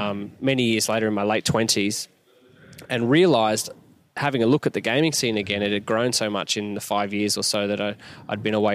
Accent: Brisbane, Queensland, Australia; if I move to Sydney, I was from Brisbane at the time

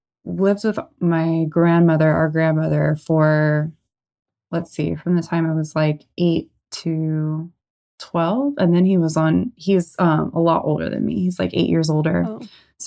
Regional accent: Corona del Mar, California, United States; also born or lived in Irvine; I was born I was born in Irvine, California, which is a very boring suburb in Orange County. And I was raised, man, all over, really. I lived with my dad in Corona del Mar for the first like 8 years of my life.

